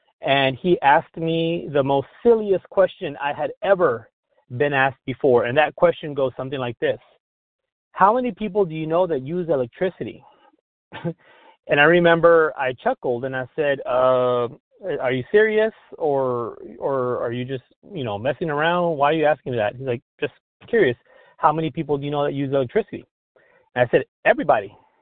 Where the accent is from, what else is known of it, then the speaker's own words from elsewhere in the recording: Edinburg, Texas, United States; I'm from Edinburgh, Texas. That's deep, deep down south Texas in the Rio Grande Valley.